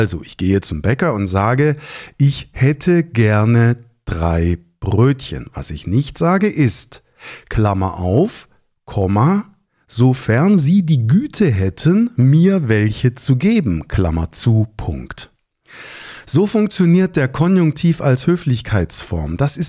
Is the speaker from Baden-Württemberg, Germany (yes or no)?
yes; Schwäbisch Hall, Baden-Württemberg, Germany; Ursprünglich komme ich ja aus dem Schwabenland, ich weiß nicht, ob Sie das wissen, aber gebürtig bin ich in Schwäbisch Hall.